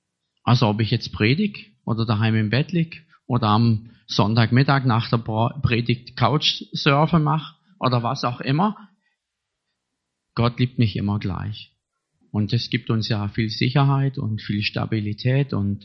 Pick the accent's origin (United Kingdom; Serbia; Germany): Germany; Lörrach, Baden-Württemberg; born there; ich bin zwar in Lörrach geboren, aber ich kenne mich nicht sonderlich gut in Lörrach aus.